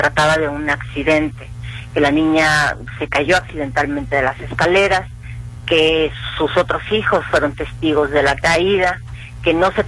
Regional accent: Guadalajara, Jalisco, Mexico; Solo los quienes somos tapatíos, sino también quienes somos mexicanos.

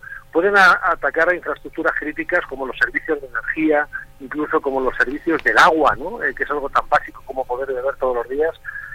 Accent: Costa Rica; Yo, por ejemplo, en Costa Rica, de donde vengo

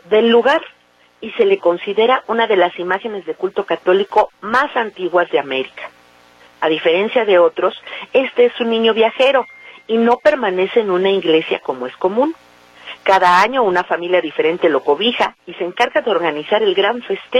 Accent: Michoacán, Mexico; en mi tierra, Michoacán, conocemos como corundas

